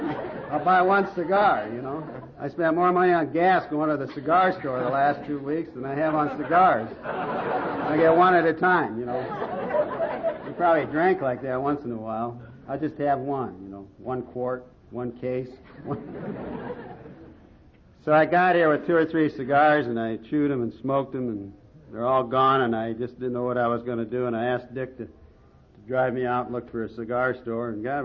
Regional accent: Omaha, Nebraska, United States; I'm the youngest of 14 children. And we were raised here in Omaha.

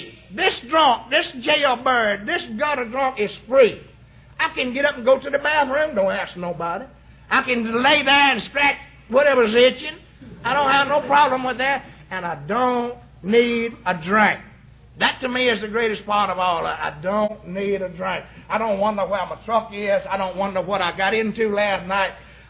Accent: Lincoln, United States; I was born and reared in Lincoln. I was a football hero coach in Lincoln.

